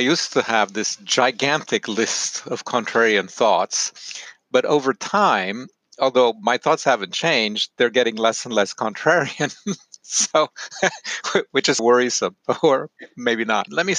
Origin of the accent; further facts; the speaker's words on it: Rome, Lazio, Italy; also born or lived in Trieste, Italy / Germany / San Francisco, United States / Boston, United States; now in United States; I was born in Trieste in the north of Italy, lived a little bit in Germany, then wound up in San Francisco for a while. Then they split up and my mother moved back to Italy and I grew up in Rome, but then I went to university in Boston.